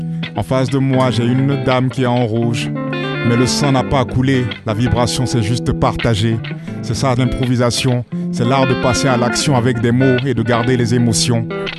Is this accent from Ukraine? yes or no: no; Switzerland; now in Abidjan, Côte d'Ivoire; Moi-même, je suis artiste, je viens de Suisse, mais je suis à Abidjan.